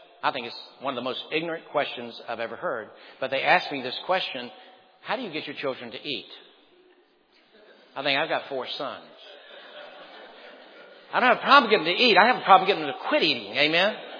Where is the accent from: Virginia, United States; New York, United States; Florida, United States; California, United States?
Virginia, United States; Lynchburg; I remember when I was just a little boy growing up on Fillmore Street in Lynchburg, Virginia, we didn't have anything. We were very poor.